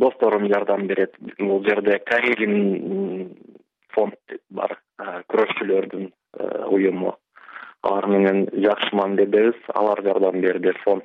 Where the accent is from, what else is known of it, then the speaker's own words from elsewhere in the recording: Nookat, Osh Region, Kyrgyzstan; moved away as an adult; also born or lived in Kobzhar; now in Novosibirsk, Russia; Ош областынын Малтак районунун Кобжар айылында төрөлгөнмүн. Нокатта болуп чоңоюп, Оштоо технологиялык университетте окуганмын. Анан эл катар эле ушул Россияга Новосибирск шаарына 2006-жылы иштеген келгенмин.